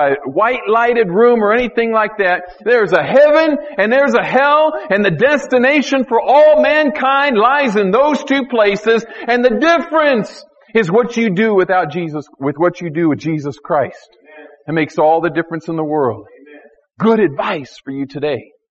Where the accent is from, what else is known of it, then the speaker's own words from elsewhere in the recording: Tucson, Arizona, United States; I grew up in Tucson, and here he was in San Antonio, Texas